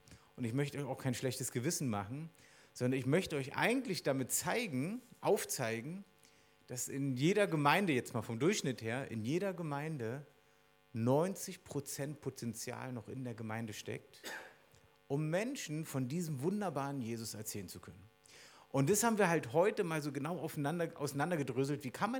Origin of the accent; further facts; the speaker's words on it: East Berlin, Berlin, Germany; ich bin eigentlich in Ostdeutschland, in Ostberlin aufgewachsen